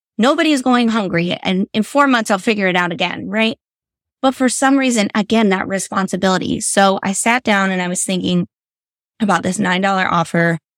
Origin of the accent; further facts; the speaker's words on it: Detroit, Michigan, United States; born there; And y'all, I was born in Detroit, Michigan. I don't know. Google Detroit, if you've ever heard of it.